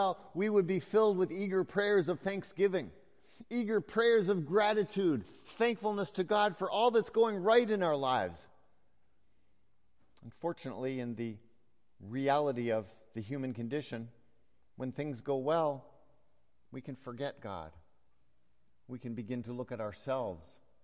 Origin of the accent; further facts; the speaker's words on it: Toronto, Ontario, Canada; I grew up in Toronto